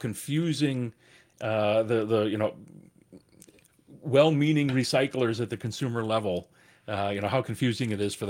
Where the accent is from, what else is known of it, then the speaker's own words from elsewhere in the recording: Edgerton, Wisconsin, United States; now in Madison, United States; I grew up in Edgerton, just south of here.